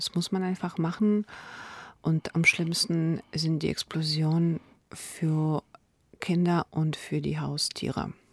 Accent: Chernivtsi, Chernivtsi Oblast, Ukraine; now in Germany; Ich komme aus Tschernowitz, das ist eine Stadt an der rumänischen Grenze

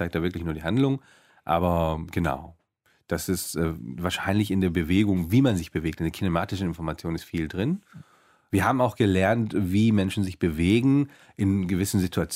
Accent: Heidelberg, Baden-Württemberg, Germany; born there; weil ich bin ja in Deutschland geboren.

